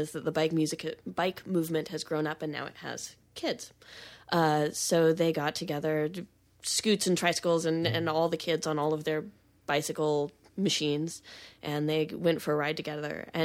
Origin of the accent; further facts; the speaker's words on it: California, United States; also born or lived in Eugene, United States; Well, I was born in Eugene and I grew up in Central California.